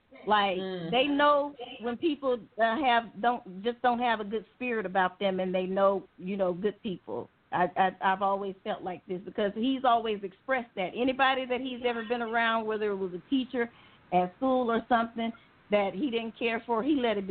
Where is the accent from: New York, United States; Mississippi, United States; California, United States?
Mississippi, United States; being that I'm from Mississippi and my husband is not from here, we don't have any family here.